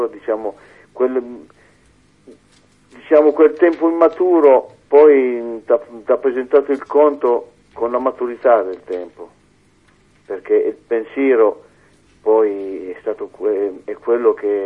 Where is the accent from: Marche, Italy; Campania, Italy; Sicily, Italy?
Marche, Italy; Urbino, vicino Urbino